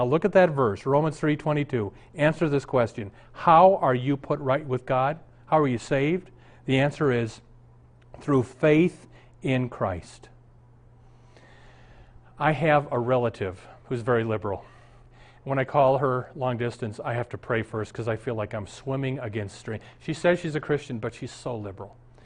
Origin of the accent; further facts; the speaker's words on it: Omaha, Nebraska, United States; now in Minneapolis, United States; I'm up here in Minneapolis. I'm from Omaha.